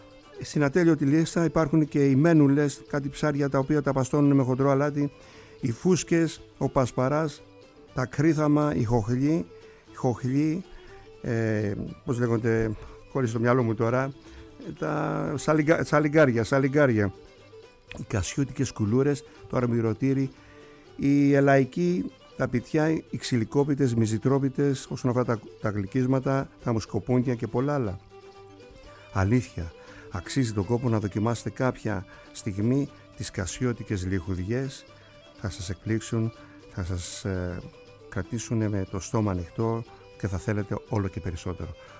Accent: Agia Marina, South Aegean, Greece; 5 είναι τα χωριά του νησιού, δεν θα σας πω λεπτομέρειες, είναι η Αγία Μαρίνα το χωριό μου.

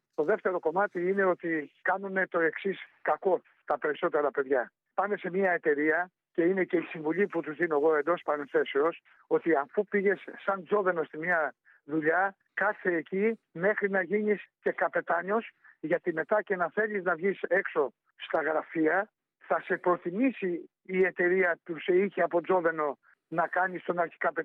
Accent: Salamina, Attica, Greece; Λοιπόν, είμαι από τη Σαλαμίνα. Είμαι από τη Σαλαμίνα.

